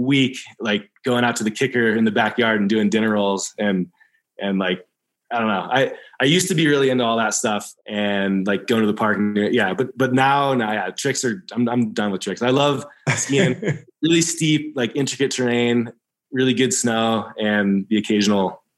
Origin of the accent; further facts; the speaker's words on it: Alpine Meadows, California, United States; when I was a kid, growing up in Alpine Meadows, our backyard was like a perfect little ski hill.